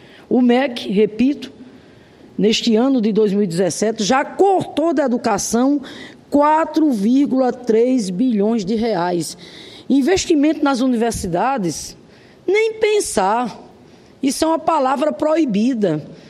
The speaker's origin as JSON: {"language": "Portuguese", "region": "Rio Grande do Norte", "country": "Brazil", "said": "lá do meu estado, o Rio Grande do Norte"}